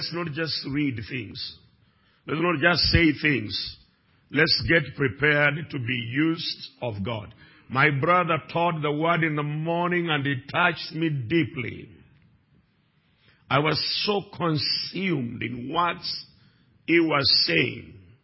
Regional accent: Kenya; I want you to know that I come from Africa, Kenya.

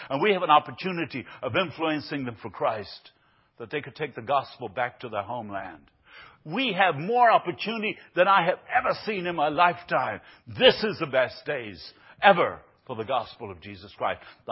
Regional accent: Buenos Aires, Argentina; I grew up in Latin America, the city of Buenos Aires in Argentina.

